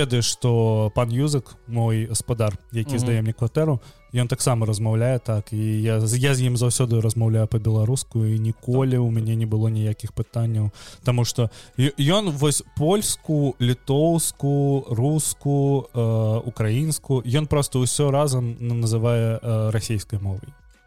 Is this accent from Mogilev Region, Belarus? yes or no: yes; Mogilev, Mogilev Region, Belarus; moved away as an adult; now in Vilnius, Lithuania; Я нарадзіўся ў не такім ужо маленькім горадзе, я нарадзіўся ў Магілёве. У Магілёве скончыў школу, у Магілёве скончыў універсітэт. Зараз мы жывем у горадзе Вільнюс, Вільня, як мы яе клічам.